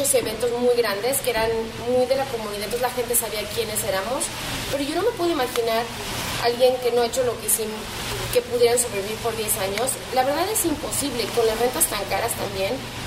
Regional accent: Mexico; Yo soy mexicana, entonces también me gusta estar en La Misión, ¿no?

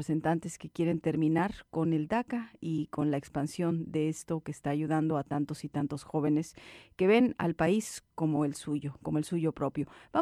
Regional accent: United States; Yo fui criada en Estados Unidos, exacto

